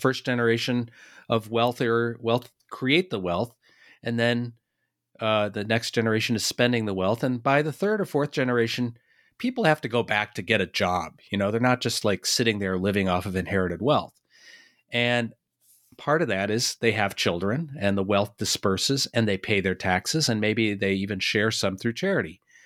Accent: Boston, Massachusetts, United States; And, you know, I'm from Boston. Boston was sort of an early center of family offices.

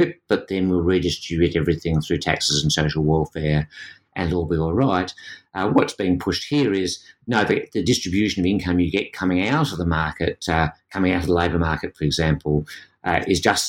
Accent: Australia; But in this context, being an Australian gives you a different perspective.

